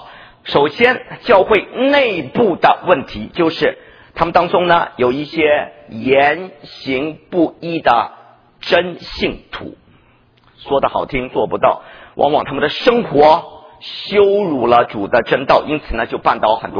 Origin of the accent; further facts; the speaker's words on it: China; 跟我们上一代的中国人，我这一代中国人差不多